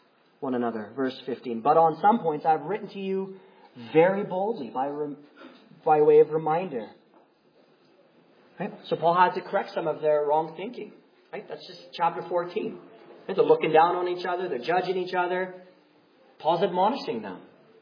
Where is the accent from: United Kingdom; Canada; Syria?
United Kingdom; England; My English neighbors loved it because I'm English.